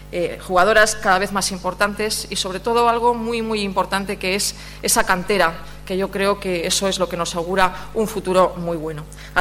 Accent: Cantabria, Spain; Yo soy del Valle de Toranzo, del Bajo Pas, y allí pues toda la vida se jugó al bolo palma

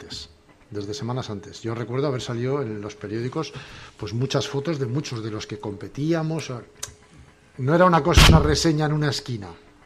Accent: Bilbao, Basque Country, Spain; now in Cantabria, Spain; soy de Bilbao, pero resido en Cantabria, o sea que desde hace muchos años también

